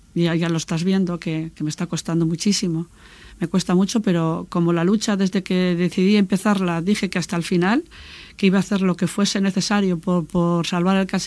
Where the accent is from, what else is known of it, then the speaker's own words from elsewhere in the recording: Bilbao, Basque Country, Spain; Es un sentimiento de los que somos de Begoña